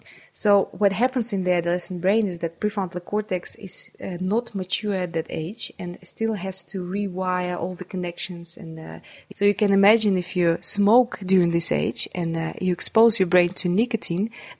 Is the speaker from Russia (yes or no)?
yes; Saint Petersburg, Russia; I was born and brought up in St. Petersburg. I first went to university in St. Petersburg for 5 years.